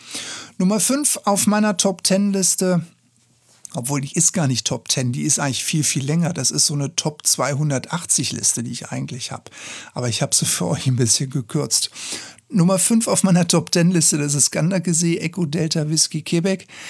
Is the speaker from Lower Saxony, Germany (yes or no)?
no; Bavaria, Germany; born there; ich bin in der Nähe von Aschaffenburg geboren worden. Ich bin also ein gebürtiger Unterfranke.